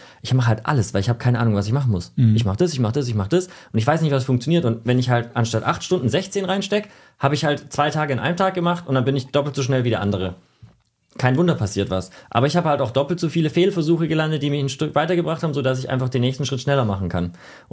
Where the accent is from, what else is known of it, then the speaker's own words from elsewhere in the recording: Germany; ich bin Deutscher.